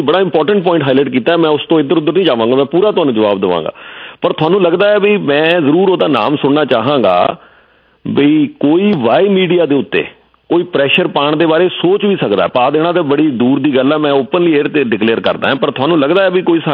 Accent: Punjab, India; also born or lived in South India; now in Canada; ਅਸੀਂ ਪੰਜਾਬ ਤੋਂ ਹਾਂ।

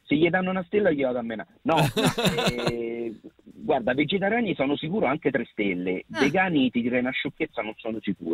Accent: Rome, Lazio, Italy; Noi siamo di Roma, per esempio

